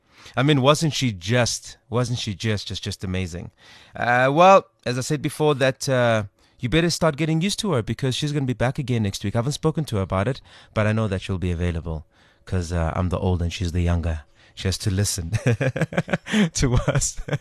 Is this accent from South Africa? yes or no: yes; Eldorado Park, Gauteng, South Africa; You know, born in Cliptown, growing up in El Dorado.